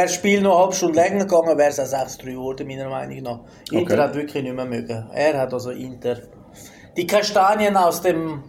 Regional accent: Italy; Soll ich dir zeigen nachher als Italiener, wie man das macht?

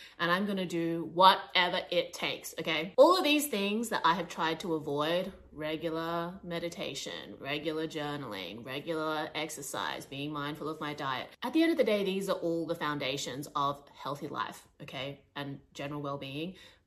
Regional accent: Australia; also born or lived in Shanghai, China; I was stuck in my hometown. I'd been living in Shanghai for like 2 years. Went back to Australia to get documentation for my visa to live in China.

